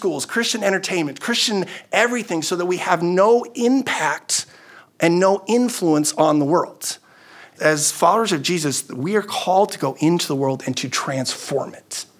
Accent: Netherlands; moved away; I grew up in the Netherlands, and I grew up with a friend that my brother and I both had. We grew up in the same neighborhood.

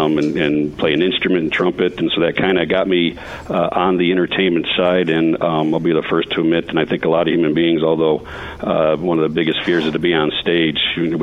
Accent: Phoenix, Arizona, United States; growing up in Phoenix, I gravitated to the Latin community and the Native Indigenous Native Americans in Phoenix, mainly because, again, I'm Roman Catholic, so the church.

